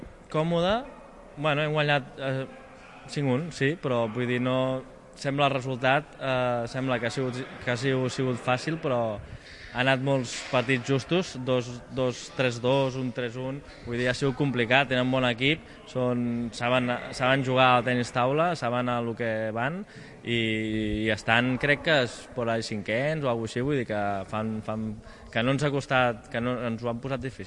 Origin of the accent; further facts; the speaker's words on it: Terrassa, Catalonia, Spain; Jo sóc de Terrassa i ja els coneixia a tots els que juguen.